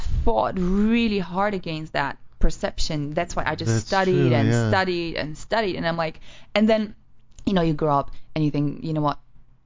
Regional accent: London, United Kingdom; if you say to someone, you know, I came from London.

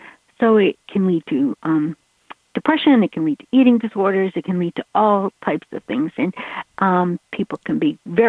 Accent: New England, United States; now in Los Angeles, United States; I'm from New England, so

